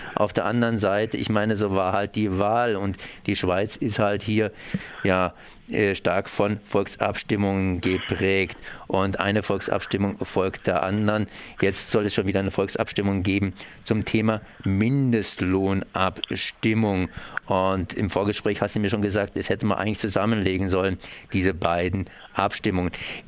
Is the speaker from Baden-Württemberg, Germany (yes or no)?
yes; Baden-Württemberg, Germany; Das liegt ja so nahe, dass man hier als Badener sagt, das ist ja fast hier vor der Haustür.